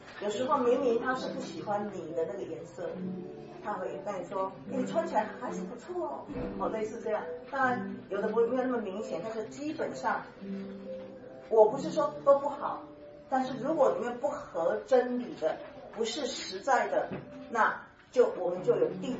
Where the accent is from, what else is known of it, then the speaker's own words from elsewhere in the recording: Taiwan; 我是台湾人，